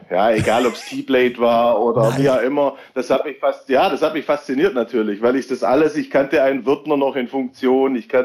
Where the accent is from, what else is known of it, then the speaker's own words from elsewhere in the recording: Haigerloch, Baden-Württemberg, Germany; now in Ofterdingen, Germany; Ich komme ursprünglich aus Haigerloch.